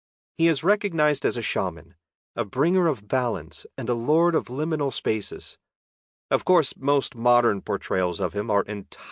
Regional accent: Midwest, United States; One of my favorite metaphysical stores near where I grew up in the Midwest had a 5-foot statue of Anubis in the entrance to their library.

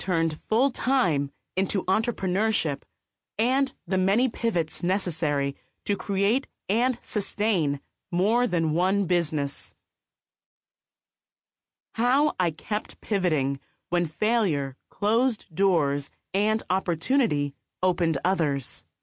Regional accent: Detroit, Michigan, United States; How growing up in Detroit, among hard-working people, entrepreneurs, and creative geniuses ignited my dreams

